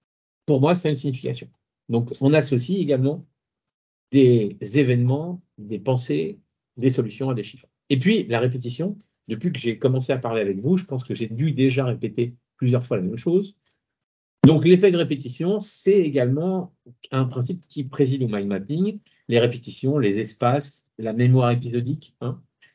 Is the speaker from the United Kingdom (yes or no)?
no; France; Nous sommes français, donc nous sommes cartésiens.